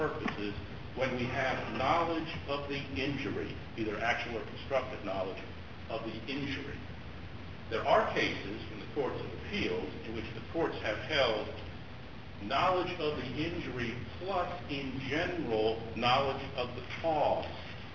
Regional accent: Houston, Texas, United States; Good morning. … from Houston.

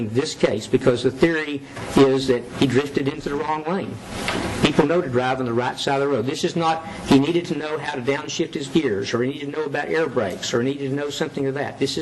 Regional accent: Texas, United States; It changed a lot since I grew up in Jack County, and it's a lot bigger, and it's kind of a bedroom community now of the Fort Worth area.

